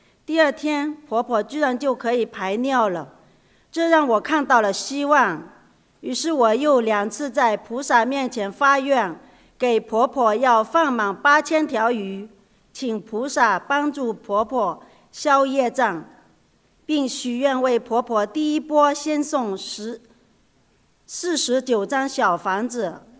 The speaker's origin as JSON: {"language": "Chinese", "country": "France", "said": "我是来自法国的"}